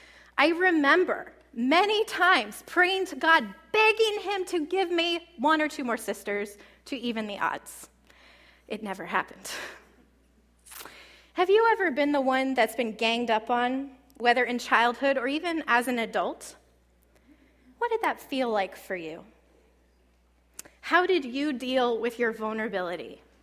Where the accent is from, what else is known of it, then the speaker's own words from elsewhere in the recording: Ohio, United States; I grew up in Ohio, so we didn't have kale either.